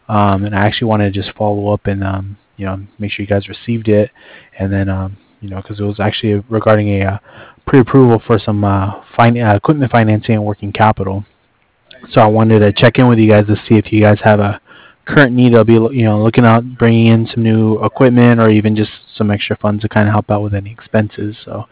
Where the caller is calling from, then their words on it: Cardiff, Wales, United Kingdom; I'm calling over from Cardiff.